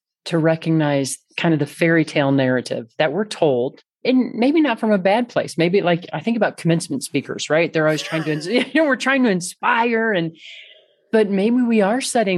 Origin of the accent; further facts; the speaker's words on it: Midwest, United States; because I grew up in the Midwest and now I live in the Rocky Mountains.